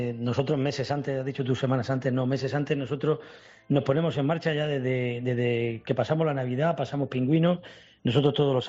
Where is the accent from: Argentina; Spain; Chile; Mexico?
Spain; Murcia, Region of Murcia; now in Valladolid, Spain; yo no nací aquí, yo soy de Murcia, que también hay otras procesiones muy interesantes allí